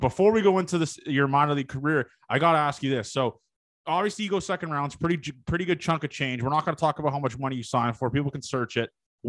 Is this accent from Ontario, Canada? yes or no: yes; Toronto, Ontario, Canada; you're from a part of the country that's pretty similar to where I'm from the Toronto area.